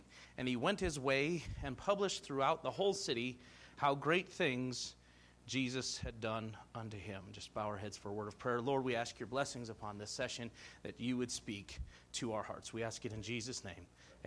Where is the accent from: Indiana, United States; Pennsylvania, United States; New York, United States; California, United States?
Indiana, United States; Jeffersonville; I'm from the Jeffersonville area.